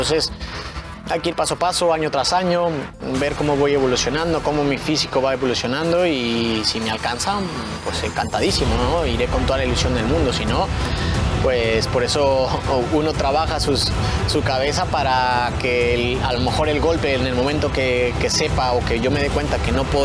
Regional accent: Mexico

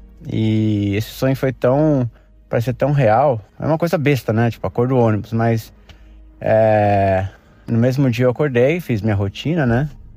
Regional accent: São Paulo, Brazil; eu sou de São Paulo

